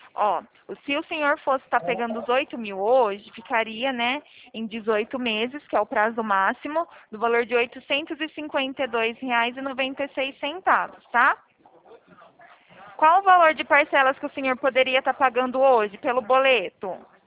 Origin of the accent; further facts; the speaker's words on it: Araras, São Paulo, Brazil; Sou daqui de Araras mesmo